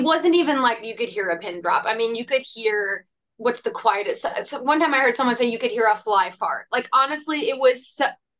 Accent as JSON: {"language": "English", "region": "Mississippi", "country": "United States", "tie": "born or raised there", "said": "because I grew up in Mississippi, read the book when I was little, and then in high school we did a play version of The Outsiders"}